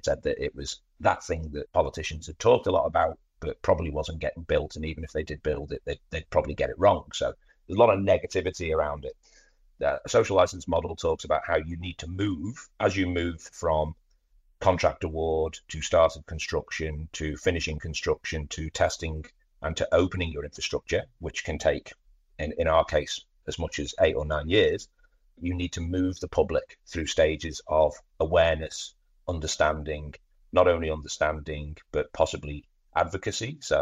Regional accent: Brisbane, Queensland, Australia; And then Brisbane is awesome. Okay, do you know what I mean? It's fantastic. It's a real coup for my hometown, and we're really excited by the idea of 32.

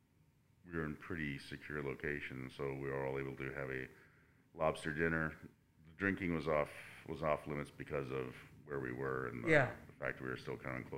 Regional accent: Fort McMurray, Alberta, Canada; that's why I found growing up in Fort McMurray, everyone's quite generous with their time as much as they can be for a working town.

